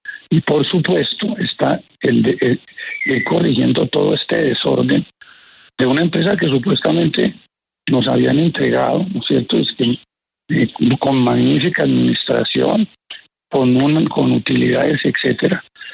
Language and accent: Spanish; Colombia; o sea, los colombianos, porque somos los colombianos, hacemos un grandísimo esfuerzo.